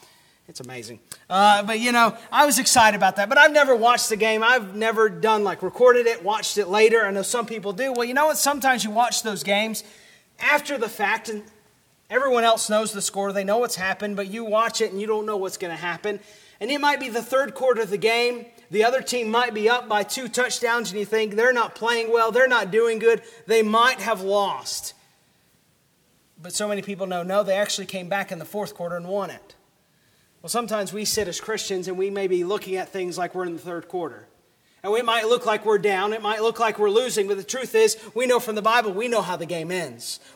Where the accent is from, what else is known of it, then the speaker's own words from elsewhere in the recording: the South, United States; Again, I'm from the South. I understand this. So many people will grow up in church.